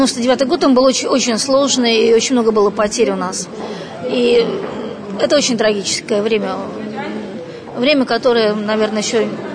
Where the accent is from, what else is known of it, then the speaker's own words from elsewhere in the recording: Moscow, Russia; Я из Москвы … понятно, что когда-то, мой дедушка, он, в общем, с Урала.